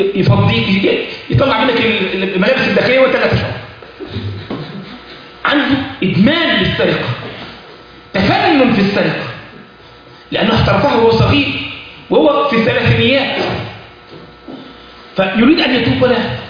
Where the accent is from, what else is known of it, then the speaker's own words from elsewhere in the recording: Egypt; عندنا في مصر مش قلت لكم ازاي؟